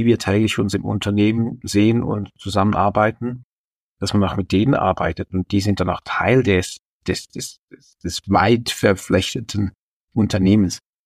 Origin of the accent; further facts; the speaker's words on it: Schaffhausen, Switzerland; accent: Northeastern Swiss dialect; So, und ich komme aus Schaffhausen. Ich rede wirklich einen astreinen Nordostschweizer Dialekt.